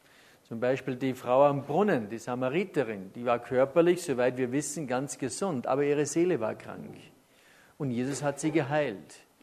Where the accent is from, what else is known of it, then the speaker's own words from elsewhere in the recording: Ramsau, Styria, Austria; ich wohne immer noch im Haus, wo ich geboren bin, in der Ramsau.